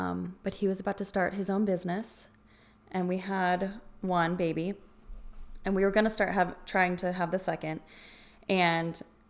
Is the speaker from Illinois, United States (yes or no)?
no; Arizona, United States; In Arizona.